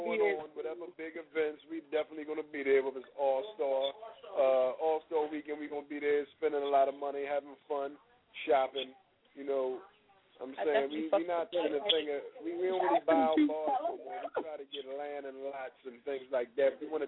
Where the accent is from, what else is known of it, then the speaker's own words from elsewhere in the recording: Philadelphia, Pennsylvania, United States; It's not that we're from Philly, so we have issues. It's just kind of different down. It's different in our hometown because we grew up hard.